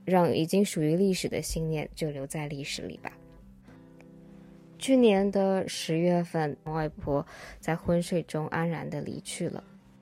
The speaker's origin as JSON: {"language": "Chinese", "region": "Guangdong", "country": "China", "lives_now": "United States", "said": "我其实自己也是这几年来到美国之后，才对自己作为潮汕人的身份认同更加深刻了起来。"}